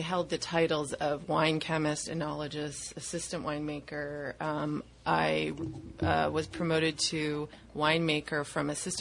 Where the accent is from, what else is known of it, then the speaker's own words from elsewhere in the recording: Niagara, Ontario, Canada; Yeah, so I grew up in Niagara and saw the wine industry there.